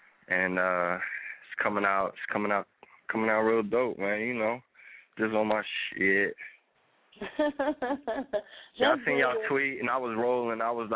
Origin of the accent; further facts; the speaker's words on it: Philadelphia, Pennsylvania, United States; From North Philly.